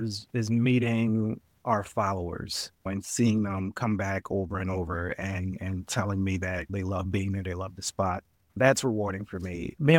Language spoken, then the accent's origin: English; Philadelphia, Pennsylvania, United States; And, you know, we're from West Philly. We're from Philly. So we grew up on the Black culture that's in Philly.